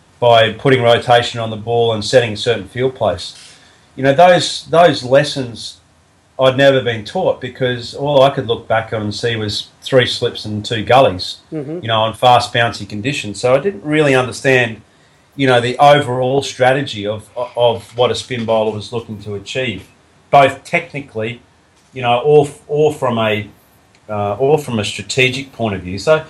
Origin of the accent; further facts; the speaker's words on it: Kingaroy, Queensland, Australia; I went home to Kingaroy, where my hometown is, just over this week, and saw my parents who live on a, you know, 800 odd acre property, and on that property we actually live on the side of a volcano.